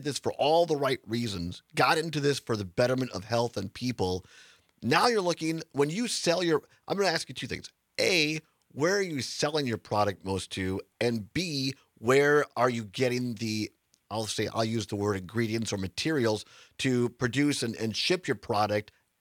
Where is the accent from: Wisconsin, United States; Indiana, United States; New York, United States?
Wisconsin, United States; Center; I grew up originally in Center, Wisconsin, a town of 5,000 people.